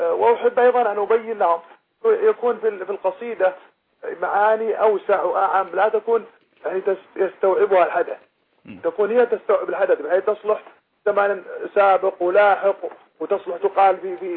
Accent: Kuwait; now in Chicago, United States; أنا من الكويت, أنا أكلمك من شيكاغو.

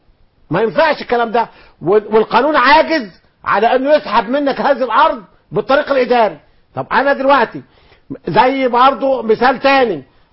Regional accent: Egypt; وأنا راجل من الريف مصر وما عنديش ظهير صحراوي

